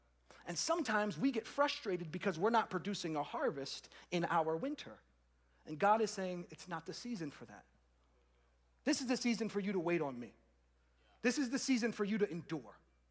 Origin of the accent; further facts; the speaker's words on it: Boston, Massachusetts, United States; now in Orlando, United States; Like I live in Orlando and it's cold here, right? And I'm from Boston where it's like really cold